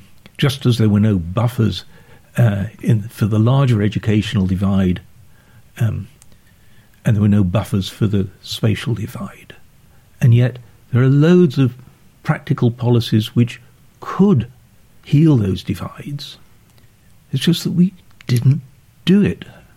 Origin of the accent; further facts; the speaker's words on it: Sheffield, Yorkshire and the Humber, United Kingdom; But I didn't grow up like that. I grew up in Sheffield.